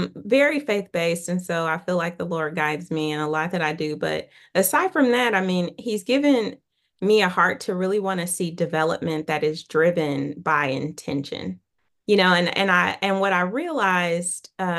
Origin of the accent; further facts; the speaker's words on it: Oakland, California, United States; I grew up in Oakland. And so my grandmother's house that we spent a lot of time in was mouse infested.